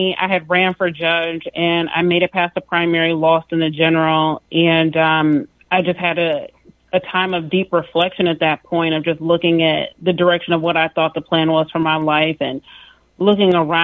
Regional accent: Michigan, United States; Yes, so I was born and raised here in Michigan. I live in Romulus.

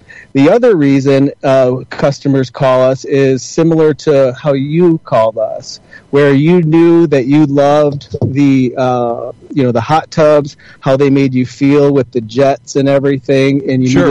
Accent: Saginaw, Michigan, United States; So I was born and raised in Michigan, Randy. Saginaw, Michigan is where I grew up.

